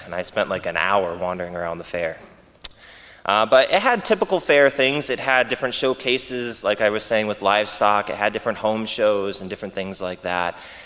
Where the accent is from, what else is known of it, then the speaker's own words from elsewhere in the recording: New England, United States; Growing up in New England, every year in the fall, they would have a big fair, and they'd call it the Big E.